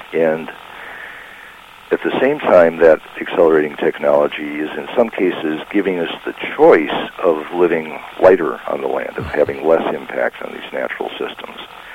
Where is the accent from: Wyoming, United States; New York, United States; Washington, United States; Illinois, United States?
Illinois, United States; Rockford; when I was growing up in Rockford in the 50s